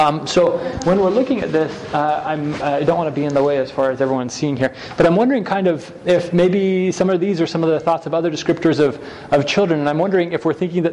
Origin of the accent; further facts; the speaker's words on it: Utah, United States; also born or lived in Brazil; I grew up in Utah with a bit of a it wasn't a small town, but a large family.